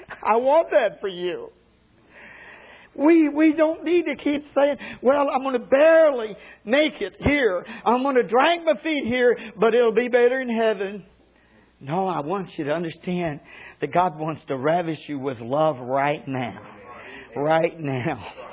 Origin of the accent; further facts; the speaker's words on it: Arkansas, United States; They weren't like some of the mountains of my home state of Arkansas